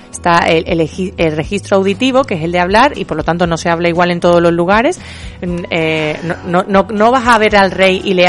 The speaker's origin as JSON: {"language": "Spanish", "region": "Andalusia", "country": "Spain", "said": "pues, obviamente somos más andaluces. Y claro, cuando te estás forzando, de vez en cuando te sale lo natural."}